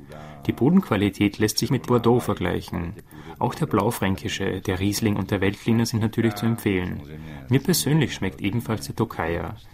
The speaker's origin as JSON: {"language": "German", "region": "Prague", "country": "Czechia", "said": "Das ist in Tschechien nicht so, oder zumindest in Prag nicht, wo ich herkomme."}